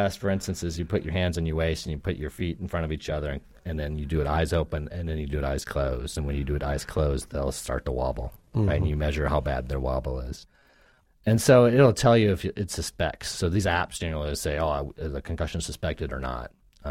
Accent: Minnesota, United States; and I grew up in Minnesota, so hockey's king there.

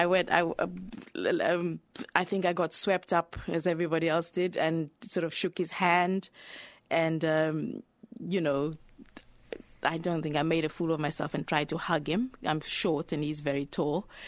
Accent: Kliptown, Gauteng, South Africa; Because I told him I was from Cliptown, and he said, do you know the Lollins? And I said, yes, I lived opposite the Lollins.

